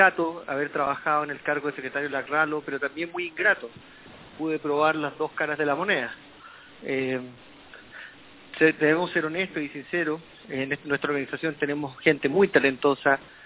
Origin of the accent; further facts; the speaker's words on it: Chile; Yo soy abogado, soy chileno, soy profesor en la Universidad Católica del Norte, en La Serena